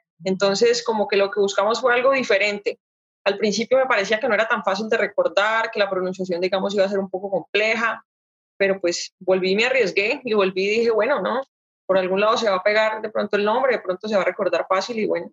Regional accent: Santander, Colombia; soy santandereana

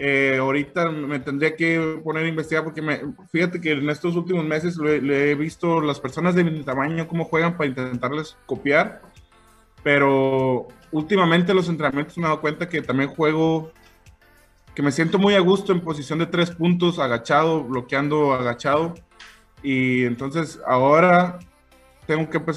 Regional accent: Mexico; Los jugadores mexicanos tenemos eso, ¿no? Mentalmente pues salimos preparados. Como mexicano, muchos nos van a entender que peleas en el día a día

